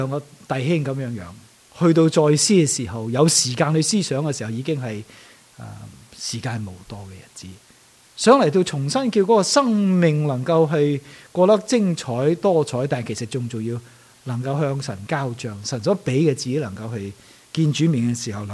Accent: Hong Kong; 特别我们在香港长大，成长的过程没什么 choice 的，没得选择的时候

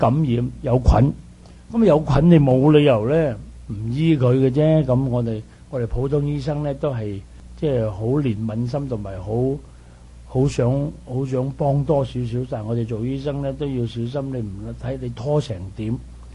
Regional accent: China; 啲人以為我哋中國人儲到四五十萬咧，好好世界。

